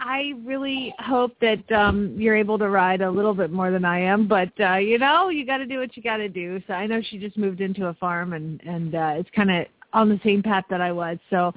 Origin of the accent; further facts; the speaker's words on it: Georgia, United States; I remember tornadoes all growing up in Georgia.